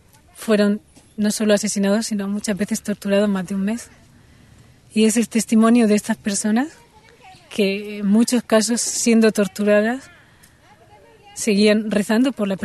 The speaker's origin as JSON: {"language": "Spanish", "country": "Spain", "tie": "born there", "said": "nací en España y, bueno, soy ciudadana del mundo."}